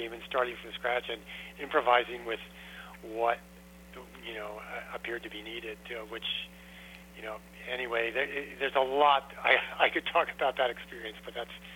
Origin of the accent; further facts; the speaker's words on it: United States; moved away as an adult; now in Canada; Well, I was born and raised in the States, but I came to Canada in 1974